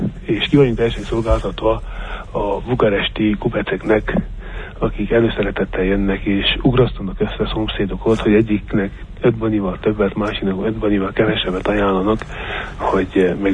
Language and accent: Hungarian; Harghita, Romania; mert én Csíki székely vagyok